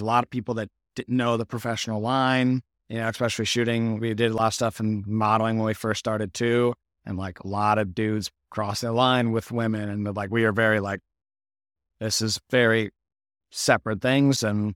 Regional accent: Detroit, Michigan, United States; I always loved cars growing up in Detroit and just like always had a big, you know, passion for cars.

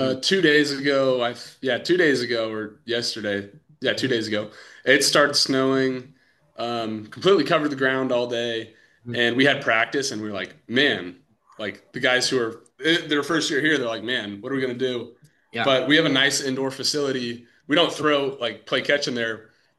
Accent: Washington, United States; I mean, like, I'm fine throwing like 30 to 40 degrees. I'm from Washington.

